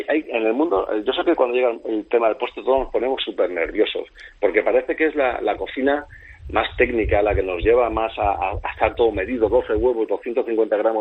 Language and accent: Spanish; Valencian Community, Spain; Yo soy de la Comunidad Valenciana